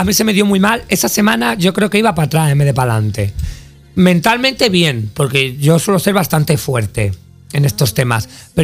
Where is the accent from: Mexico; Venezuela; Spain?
Spain; Yo soy tan española, que a mí lo americano...